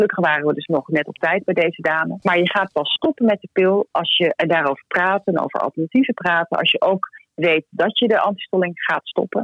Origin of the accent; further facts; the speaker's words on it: Amsterdam, North Holland, Netherlands; Maar wie weet joh, misschien onderschatten wij als Amsterdammers wel gewoon hoe leuk de rest van de wereld is.